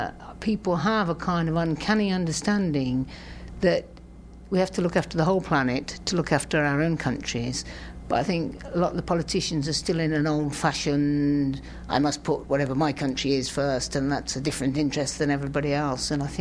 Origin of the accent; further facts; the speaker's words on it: United Kingdom; I would say happily that I'm British and of Irish origin. That's how I would describe myself. And I wouldn't say I was English.